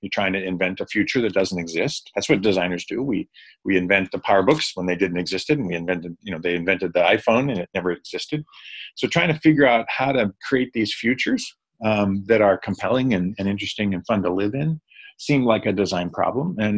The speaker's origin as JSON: {"language": "English", "town": "Boston", "region": "Massachusetts", "country": "United States", "tie": "born or raised there", "lives_now": "Stanford, United States", "said": "I grew up in the Boston area, but when I had a chance to get as far away from my parents as possible for college, I took it and ended up at Stanford."}